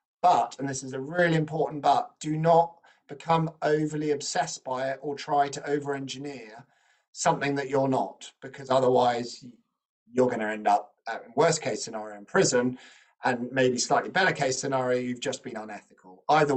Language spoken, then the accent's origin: English; United Kingdom